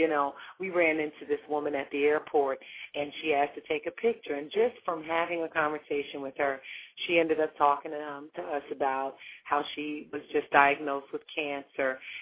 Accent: New Jersey, United States; that know where I'm from, and I'm from New Jersey and that whole thing.

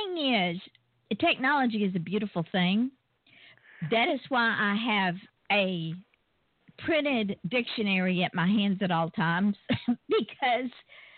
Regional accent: Georgia, United States; Now, Central Florida to me is like my home state of Georgia.

